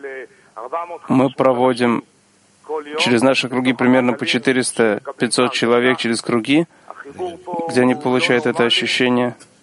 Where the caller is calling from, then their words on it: Eilat, Southern District, Israel; Мы говорим из Эйлата.